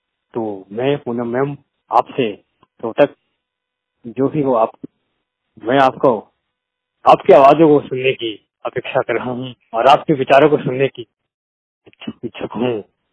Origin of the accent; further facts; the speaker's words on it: Jharkhand, India; और मैं झारखंड से बिलोंग करता हूँ